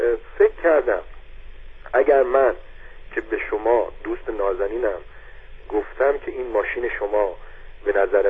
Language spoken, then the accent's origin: Persian; Iran; ایرانی میبینم صحبت نمیکنم که مبادا اون بفهمه من ایرانیم